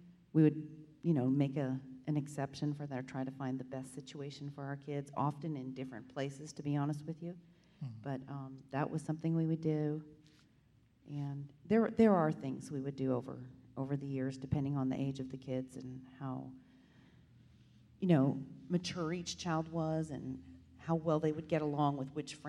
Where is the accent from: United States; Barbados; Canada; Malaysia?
Canada; Andreas is from Austria. I am from Canada.